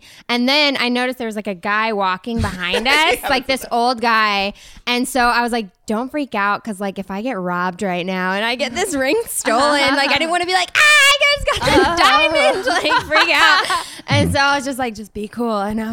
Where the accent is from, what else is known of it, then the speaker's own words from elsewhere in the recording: Virginia, United States; now in Los Angeles, United States; I'm from Virginia.